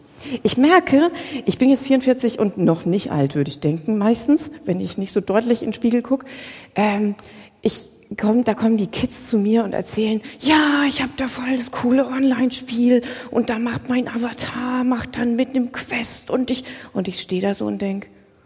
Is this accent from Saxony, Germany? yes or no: no; Bavaria, Germany; ich komme aus der Nähe von Würzburg